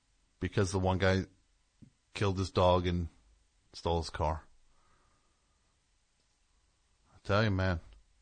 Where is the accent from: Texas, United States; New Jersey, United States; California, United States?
New Jersey, United States; He is from New Jersey. I am from New Jersey.